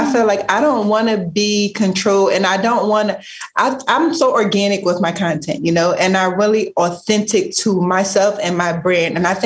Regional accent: Philadelphia, Pennsylvania, United States; It was like growing up in Philly, the environment that we grew up

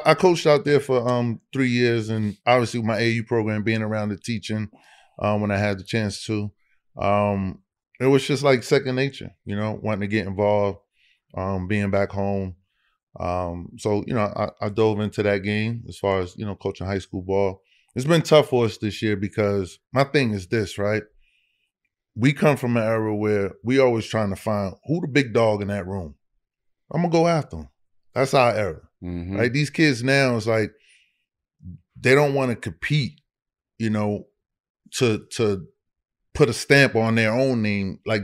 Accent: New Jersey, United States; Remember, bro, I'm from Paso, New Jersey.

